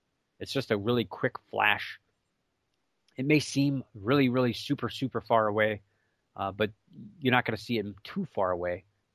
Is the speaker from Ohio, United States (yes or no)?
yes; Mentor, Ohio, United States; Now, I liked it because I'm from Mentor, Ohio. I grew up in Mentor, Ohio.